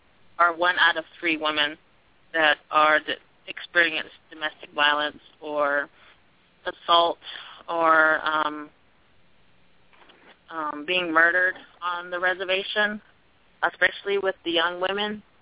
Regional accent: Tucson, Arizona, United States; I'm also from Tucson, Arizona. It's in the southern part of Arizona

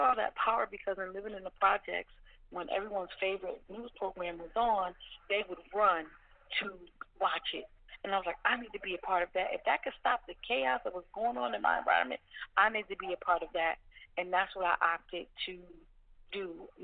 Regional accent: Buffalo, New York, United States; So, I mean, so I don't take for granted that I grew up in Buffalo, New York. It's in my heart and it's with me everywhere that I go.

